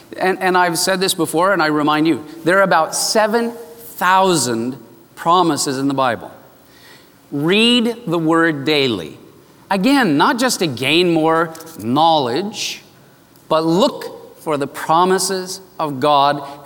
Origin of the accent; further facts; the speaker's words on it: El Cajon, California, United States; I was raised out in El Cajon in East County.